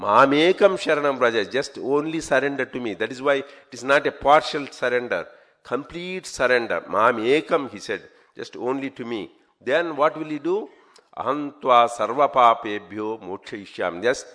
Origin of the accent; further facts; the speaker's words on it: South Africa; So I'm from South Africa, not from Fiji.